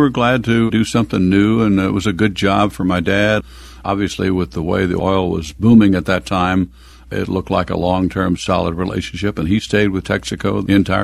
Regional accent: Tulsa, Oklahoma, United States; born there; my date of birth is December of 1934. I was born in Tulsa, Oklahoma.

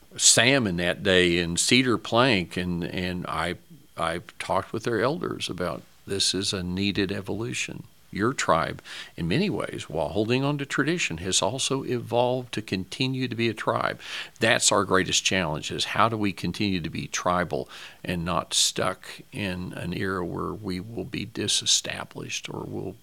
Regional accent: Oklahoma, United States; And I'm from Maynard County.

